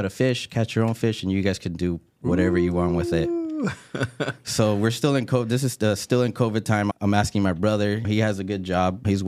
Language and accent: English; San Jose, California, United States; We're born and raised in San Jose, raised in the East Side.